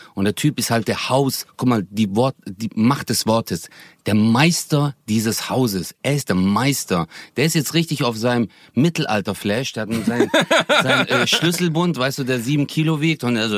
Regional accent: Stuttgart, Baden-Württemberg, Germany; now in North Rhine-Westphalia, Germany; ich komme aus Stuttgart und bei uns ist halt so abgekapselte Stadt.

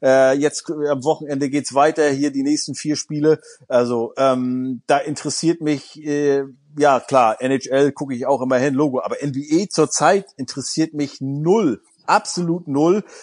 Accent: Germany; da sind wir Deutsche, aber auch, wir sind ja auch mit Medaillenspiegel aufgewachsen

